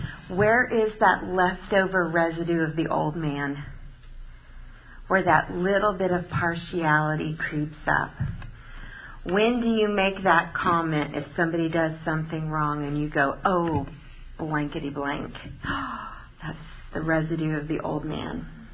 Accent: Melbourne, Florida, United States; I grew up in Florida in 7th grade through 12th grade. And so my dad was military, so this was like the longest we'd been in a place.

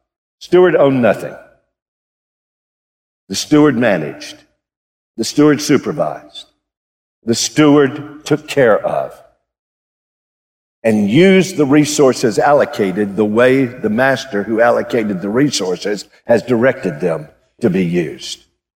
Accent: United States; in God's sovereignty, I am an American.

